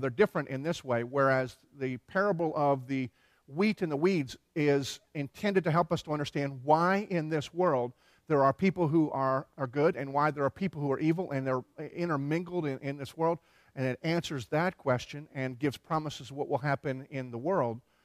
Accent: Philadelphia, Pennsylvania, United States; I grew up in Philadelphia and there were people that wondered that at one point.

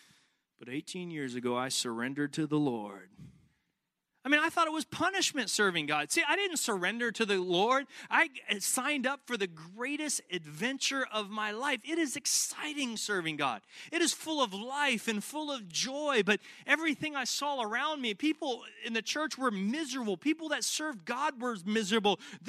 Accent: the South, United States; I mean, it was like when the church I grew up in the South, the more painful it was like you got greater holy points the more painful it was.

